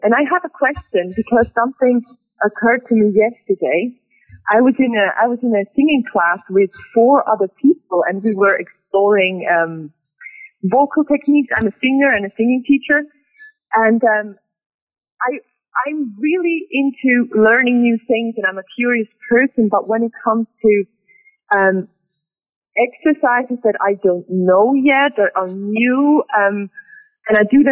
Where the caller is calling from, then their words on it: Switzerland; I'm calling from Switzerland today.